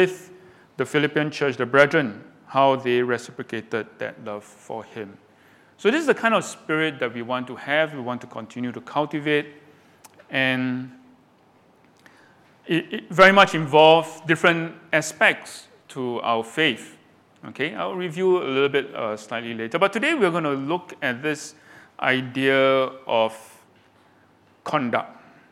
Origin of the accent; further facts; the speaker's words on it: Singapore; I mean, we see ourselves as Singaporean.